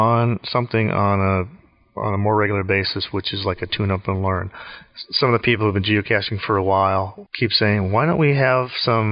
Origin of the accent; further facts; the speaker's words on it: Wisconsin, United States; It was easy for me when I did a trip from St. Louis to where I grew up in Wisconsin, not far from Minneapolis, St. Paul